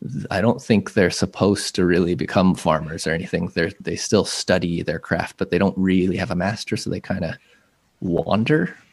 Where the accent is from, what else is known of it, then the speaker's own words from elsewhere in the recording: Texas, United States; I grew up in Texas, so there's a story about the Alamo where we glorify these people that protected this fort